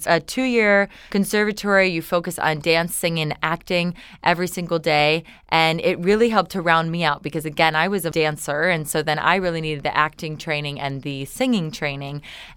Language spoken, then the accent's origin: English; Canton, Ohio, United States; Canton, Ohio, originally.